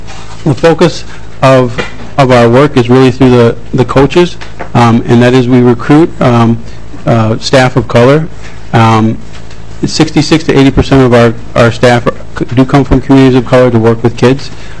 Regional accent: St. Paul, Minnesota, United States; I am from St. Paul, and I was blessed to be able to go on and play professional soccer for 17 years.

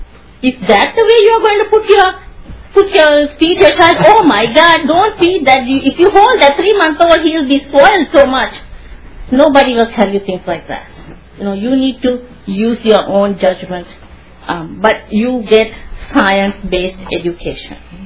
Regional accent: Sri Lanka; now in St. Paul, United States; I grew up in Sri Lanka, there

